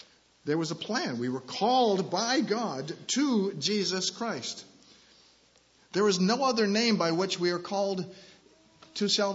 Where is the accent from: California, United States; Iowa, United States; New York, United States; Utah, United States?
New York, United States; New York City; I grew up in New York City. I know how close those buildings are.